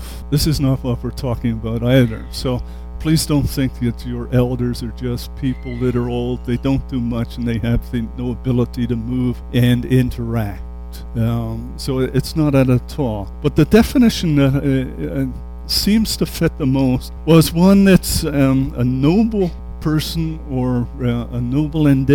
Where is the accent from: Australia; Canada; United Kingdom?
United Kingdom; England; Now, most of you know that I come from England, and we have a lot of nobility over there.